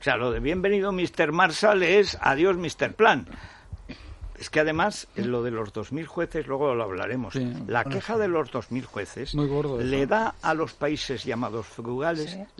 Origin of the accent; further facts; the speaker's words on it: Aragon, Spain; En mi pueblo, Paco, cuando podamos entrar, te llevaré. Ver el deshielo en los Montes Universales, eso es una maravilla.